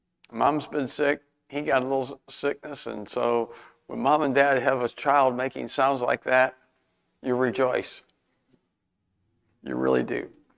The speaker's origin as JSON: {"language": "English", "region": "Michigan", "country": "United States", "tie": "born or raised there", "said": "They eventually moved to Albion, Michigan, which is not too far away from where I grew up in Michigan."}